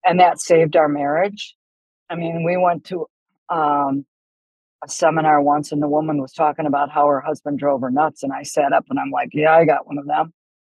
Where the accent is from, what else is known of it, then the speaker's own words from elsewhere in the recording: Buffalo, New York, United States; I'm from Buffalo and people from Buffalo know how to drink.